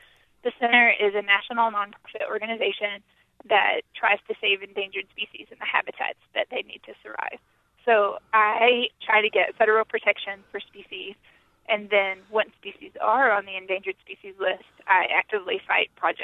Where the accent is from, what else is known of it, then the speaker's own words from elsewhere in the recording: Kentucky, United States; I grew up in the most beautiful place. I grew up in Appalachia in southeastern Kentucky, just surrounded by all kinds of wild animals